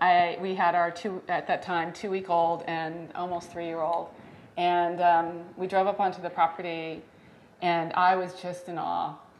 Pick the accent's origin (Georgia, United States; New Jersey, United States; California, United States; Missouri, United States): California, United States; Here I grew up in Northern California, and I had no idea where Hopland was.